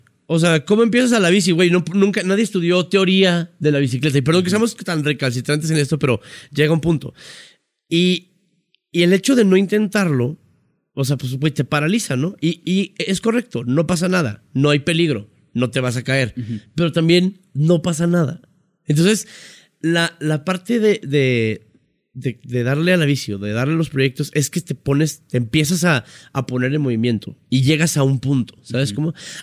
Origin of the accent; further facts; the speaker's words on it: Chihuahua, Mexico; Soy un güey de Chihuahua